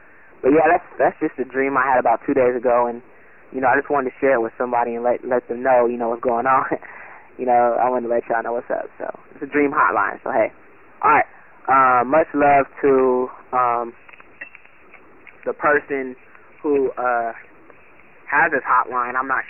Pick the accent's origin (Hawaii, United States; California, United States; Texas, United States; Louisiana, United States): California, United States; Pasadena; it cuts back to my hometown, which is Pasadena, and I see the house that I grew, like, the house that I used to grew up